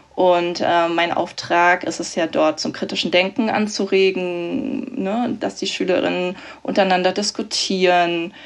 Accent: Berlin, Germany; also born or lived in Bavaria; ich komme ursprünglich auch aus Berlin, also vom Rand Berlin.

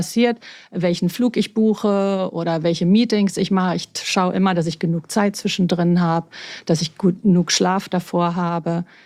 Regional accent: Berlin, Germany; Also ich bin ja gebürtige Berlinerin, so eine richtig echte Berliner Pflanze, bin am Kotti groß geworden

